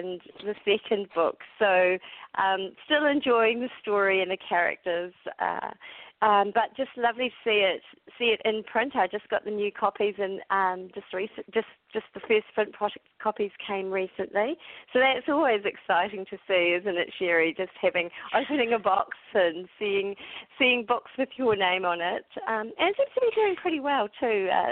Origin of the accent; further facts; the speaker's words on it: Bay of Plenty, New Zealand; I'm back in my hometown, so that's really lovely, back near the family, and looking forward to moving into a nice Bay of Plenty summer.